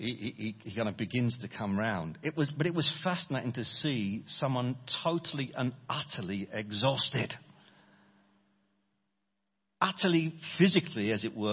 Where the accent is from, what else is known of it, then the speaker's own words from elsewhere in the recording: Brixton, London, United Kingdom; I grew up in South London. I went to a comp in South London, 2,200 boys.